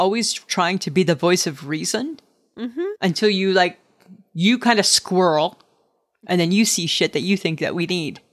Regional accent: Stayner, Ontario, Canada; I grew up in Stayner, Ontario. And Stayner, Ontario is, our trademark was the town of friendly people.

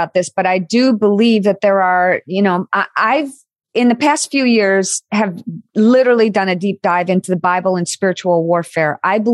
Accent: Michigan, United States; Like when we go back to Michigan, you know, that's my hometown, that's my home state, and we love it there.

